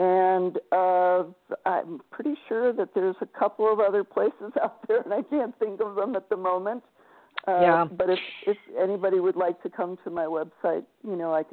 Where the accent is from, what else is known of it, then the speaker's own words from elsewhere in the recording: Brazil; I grew up in Brazil